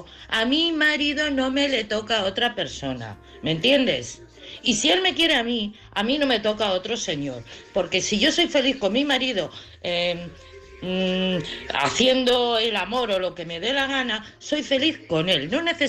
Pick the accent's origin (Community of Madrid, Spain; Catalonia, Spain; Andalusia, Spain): Community of Madrid, Spain; Madrid; de Madrid.